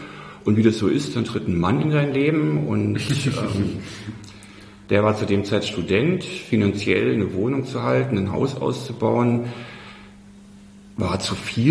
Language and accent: German; Berlin, Germany; born there; now in Sieversdorf-Hohenofen, Germany; Geboren bin ich in West-Berlin in Charlottenburg.